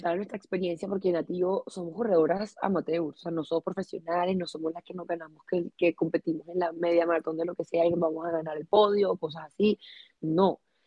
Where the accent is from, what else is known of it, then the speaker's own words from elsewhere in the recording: Barranquilla, Atlántico, Colombia; also born or lived in Bogotá; yo nací en Barranquilla, yo estudié toda la vida en el colegio en Barranquilla, me fui a Bogotá en el 2012 a estudiar comunicación social con énfasis audiovisual en la Javeriana, me gradué, me regresé a vivir a Barranquilla